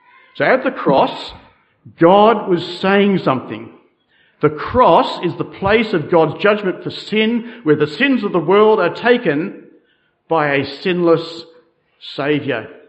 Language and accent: English; Australia; accent: Australian; So forgive me for my Australian accent